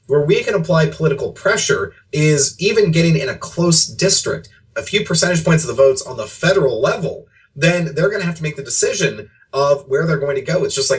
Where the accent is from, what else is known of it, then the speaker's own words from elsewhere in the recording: Southern United States, United States; now in Indiana, United States; You know, I live here. I love being a Hoosier now. I'm a Southerner. I'll always be a Southerner. But I'd never pretend I was a native-born Hoosier.